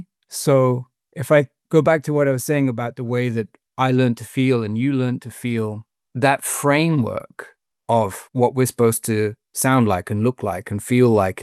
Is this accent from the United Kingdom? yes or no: yes; England, United Kingdom; Being English, I don't know.